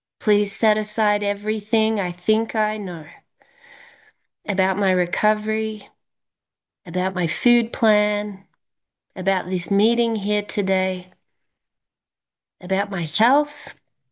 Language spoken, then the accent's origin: English; Melbourne, Victoria, Australia; I am from Melbourne, Australia. I've been in program since I was 21. I'm now over 50